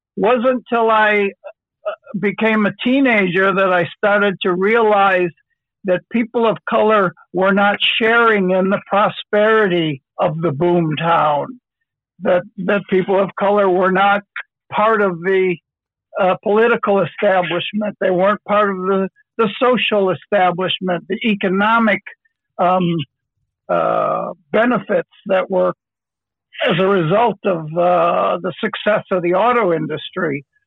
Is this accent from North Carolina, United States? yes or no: no; Detroit, Michigan, United States; My earliest memories were of schoolmates of color, you know, that I had black neighbors and Mexican neighbors